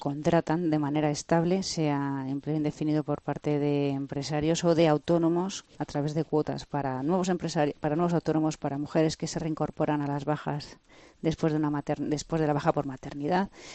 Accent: Community of Madrid, Spain; porque los madrileños, ante todo, somos españoles.

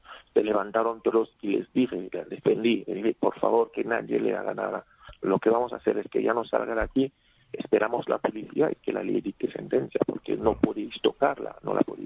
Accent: Spain; Yo siempre he defendido España porque aquí es donde he crecido. Soy español y no voy a permitir que nadie tilde mi país de racista.

